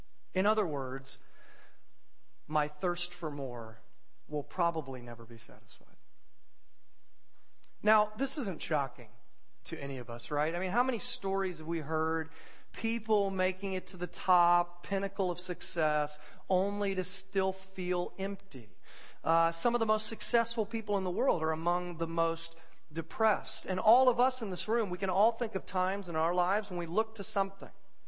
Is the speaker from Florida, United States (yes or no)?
yes; Florida, United States; I don't, because I grew up in Florida where you're not required to read in high school.